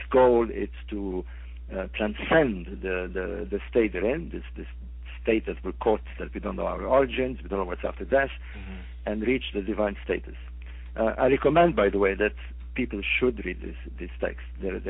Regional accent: Alexandria, Alexandria Governorate, Egypt; I'm from Alexandria, by the way. I was born in Alexandria.

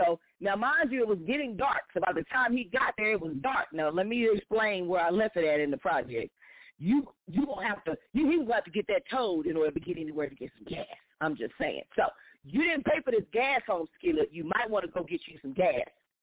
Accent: Fort Worth, Texas, United States; I'm from Fort Worth. I know the area very well.

